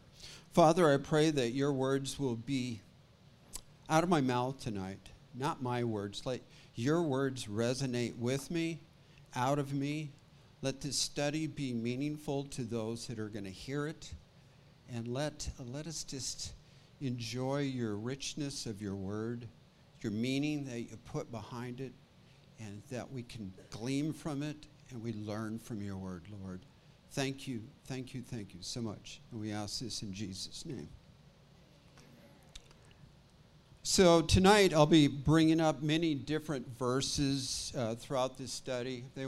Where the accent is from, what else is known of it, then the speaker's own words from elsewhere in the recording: Washington, United States; We're originally from Washington State, and from the rain and the moss. Now we live here in the desert and the heat.